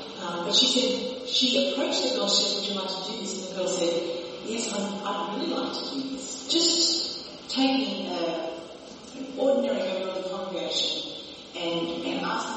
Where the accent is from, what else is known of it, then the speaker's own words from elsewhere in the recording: Sydney, New South Wales, Australia; I'm originally from the Diocese of Sydney in Australia.